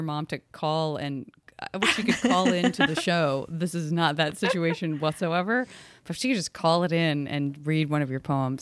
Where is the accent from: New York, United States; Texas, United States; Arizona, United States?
Arizona, United States; Oh, and I'm from Arizona where there are just no autumn leaves.